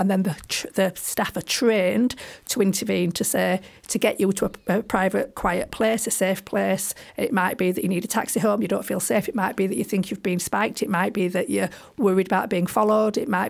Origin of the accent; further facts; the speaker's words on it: Leeds, Yorkshire and the Humber, United Kingdom; I mean, I am from Leeds.